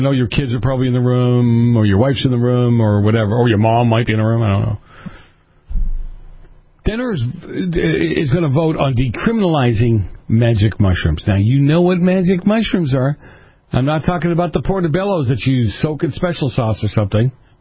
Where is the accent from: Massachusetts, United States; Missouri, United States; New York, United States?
Massachusetts, United States; My home state, Massachusetts, God bless.